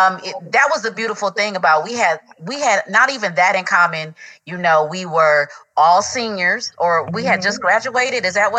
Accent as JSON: {"language": "English", "town": "Los Angeles", "region": "California", "country": "United States", "tie": "born or raised there", "said": "You know, I'm South Central Los Angeles, and just being raised in the neighborhood, I had a great experience"}